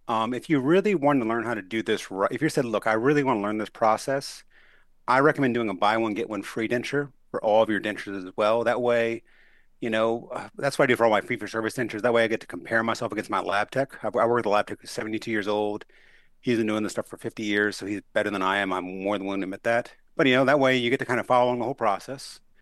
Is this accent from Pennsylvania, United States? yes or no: no; New Orleans, Louisiana, United States; But I'm from New Orleans.